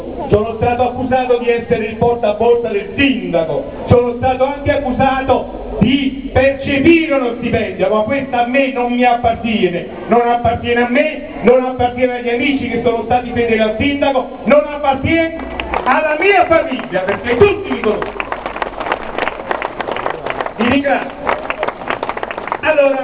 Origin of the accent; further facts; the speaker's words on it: Calvi Risorta, Campania, Italy; io sono di Petrulo ma sono un caleno e quindi ringrazio tutta Calvi di Sorda.